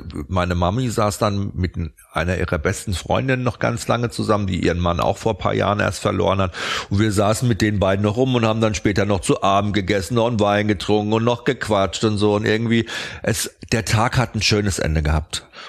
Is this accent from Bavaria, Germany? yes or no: yes; Bavaria, Germany; Ich komme ja aus dem Frankenland und wir sind der Weinort bei uns, ja.